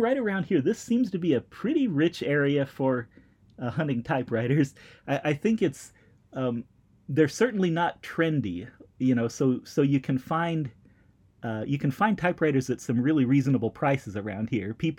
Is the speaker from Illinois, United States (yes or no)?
yes; Illinois, United States; and I'm from Illinois, I grew up in central Illinois, and I visit relatives out there a lot.